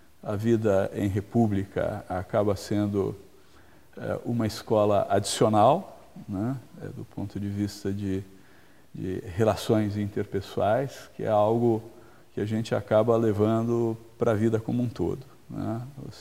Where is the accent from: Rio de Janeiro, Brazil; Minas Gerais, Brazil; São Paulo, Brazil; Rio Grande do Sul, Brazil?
São Paulo, Brazil; Bom, eu sou paulistano.